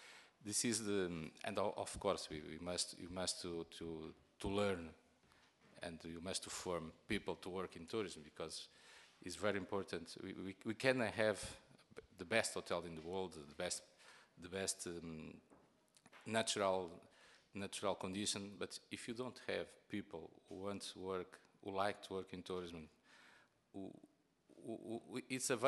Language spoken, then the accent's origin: English; Malanje, Angola; born there; English is a second language; I was born in Angola, is easily to see, in the north, Malange.